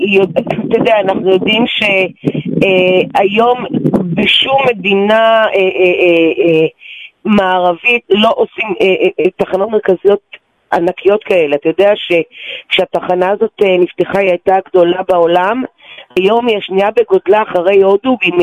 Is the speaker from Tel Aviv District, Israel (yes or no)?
yes; Tel Aviv, Tel Aviv District, Israel; born there; אני גם נולדתי בשכונת נווה שאנן, אני מתגוררת בה גם היום